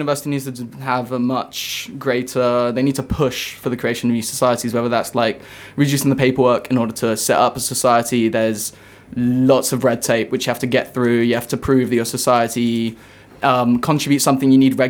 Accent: Spain; I'm an international student myself, although I may not look like it. I'm actually from Spain.

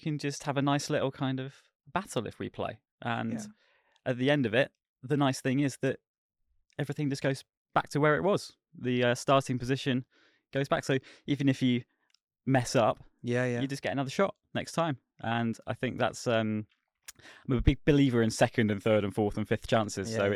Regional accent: South East England, United Kingdom; locally, where I grew up in Buckinghamshire, and eventually nationally

